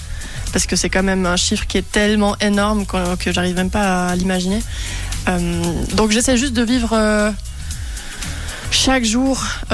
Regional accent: Germany; French is a second language; J'adore l'allemand aussi. J'ai grandi en Allemagne, je chante justement en allemand souvent.

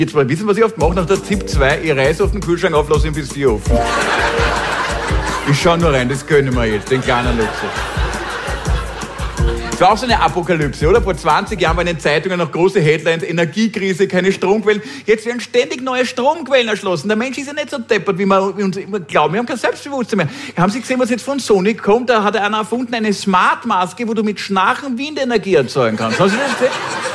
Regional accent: Austria; Ich bin ein echter Österreicher.

